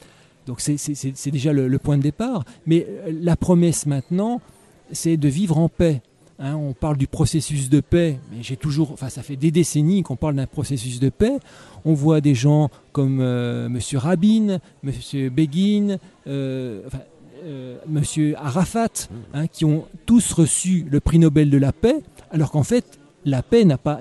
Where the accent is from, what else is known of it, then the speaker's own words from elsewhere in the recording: France; born there; je suis d'origine catholique, ce qui est le cas. Je suis né en France, j'ai été baptisé.